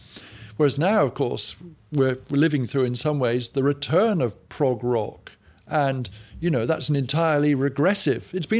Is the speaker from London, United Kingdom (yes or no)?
no; Cheltenham, South West England, United Kingdom; I grew up in Cheltenham, the archetypal middle class town.